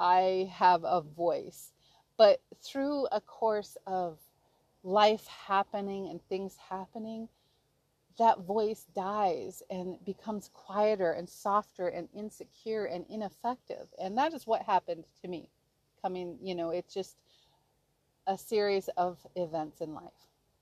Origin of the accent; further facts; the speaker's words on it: Klawock, Alaska, United States; he's from Heidelberg, I'm from Klawock, and this was our life plan.